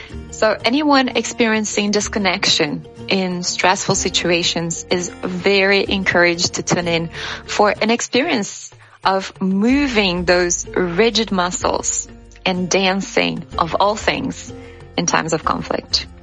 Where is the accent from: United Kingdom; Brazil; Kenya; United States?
Brazil; born there; English is a second language; I was born in Brazil.